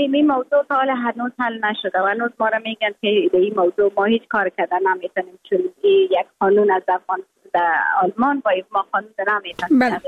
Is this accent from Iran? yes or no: no; Afghanistan; moved away; من از افغانستانم رای خود وعده کرده بودم، برآمده بودم